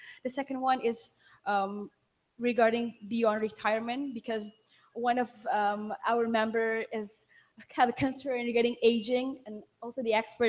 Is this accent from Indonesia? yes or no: yes; Indonesia; as the representative of Indonesia. I'm from the Universitas Indonesia as an undergraduate student.